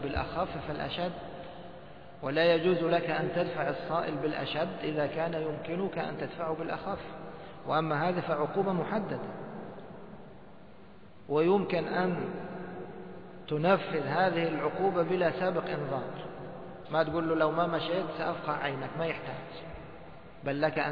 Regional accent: Egypt; موصدا يعني مثل ما بنسميه عندنا في مصر متوارب

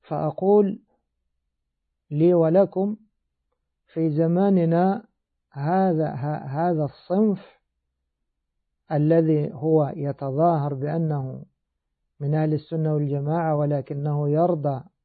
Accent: Egypt; وتابعه كثير من طلاب العلم الجاهلين عندنا في بلادنا مصر

